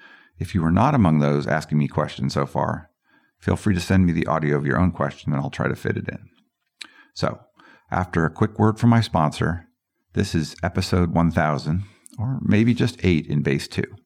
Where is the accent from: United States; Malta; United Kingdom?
United States; Boulder, Colorado; also born or lived in New York; I was born in 1965 in Manhattan, New York, and I've seen cute pictures of me toddling around Riverside Park, but my parents, who were both teachers, moved to Boulder, Colorado just as I was about to turn